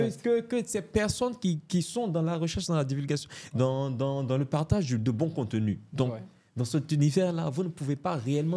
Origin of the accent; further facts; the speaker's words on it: Côte d’Ivoire; Chez nous, en Côte d'Ivoire, on n'a même pas la notion de sympathisant.